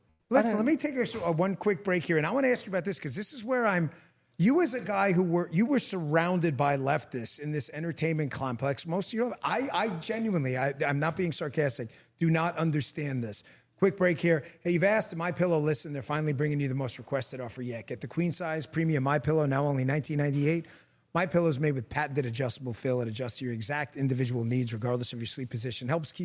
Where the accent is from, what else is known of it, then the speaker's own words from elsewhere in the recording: New York, United States; I grew up in New York. I've been surrounded by them, too.